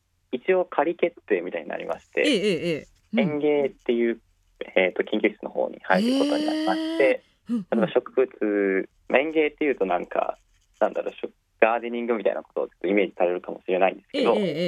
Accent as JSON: {"language": "Japanese", "region": "Tokyo", "country": "Japan", "also_born_or_lived": "Yamanashi", "said": "自分はもともとは東京出身で、どっかに行ったみたいな感じですね。"}